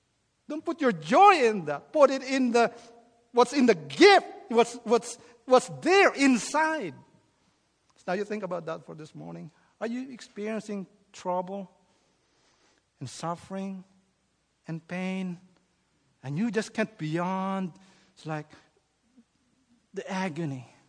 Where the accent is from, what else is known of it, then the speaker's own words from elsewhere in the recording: Philippines; now in United States; I remember when I was new to the United States and growing up in the Philippines where we were poor.